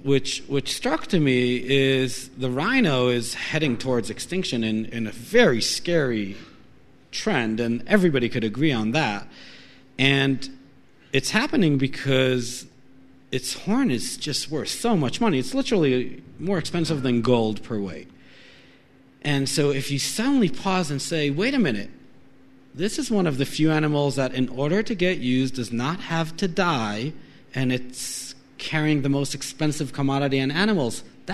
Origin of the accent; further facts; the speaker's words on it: Israel; I grew up in Israel, not really a hunting community or culture.